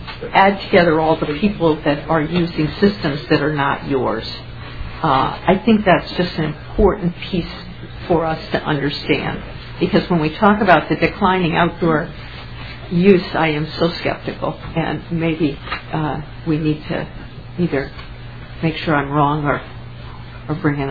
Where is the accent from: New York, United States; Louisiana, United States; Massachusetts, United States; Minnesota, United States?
Minnesota, United States; Minneapolis; a question I would have when I come from Minneapolis, the usage of the trails in the park is astronomical.